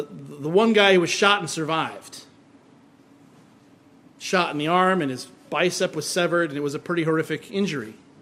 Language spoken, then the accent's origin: English; Iowa, United States; In my hometown, it was the ice cream capital of the world. Small town in Iowa, called the ice cream capital of the world